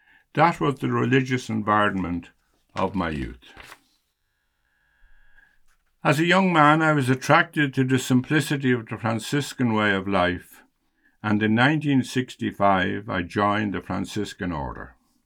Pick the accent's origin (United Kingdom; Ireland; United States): Ireland; Dublin, Leinster; I grew up in the Dublin Liberties in a typical Irish Catholic working-class family.